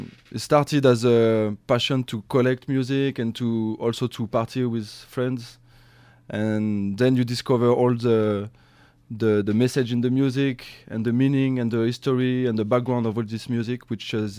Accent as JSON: {"language": "English", "town": "Rouen", "region": "Normandy", "country": "France", "second_language": "English", "moved": "as an adult", "lives_now": "London, United Kingdom", "said": "I come from Rouen in Normandy, famous town for reggae music"}